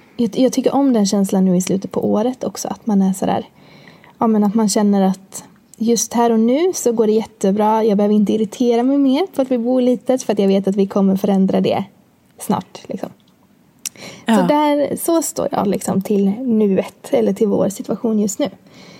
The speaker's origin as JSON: {"language": "Swedish", "town": "Borås", "region": "Västra Götaland County", "country": "Sweden", "said": "I dagsläget så bor jag med min sambo i Borås, där jag kommer ifrån, i en liten bostadsrätt som är typ 40 kvadrat eller någonting."}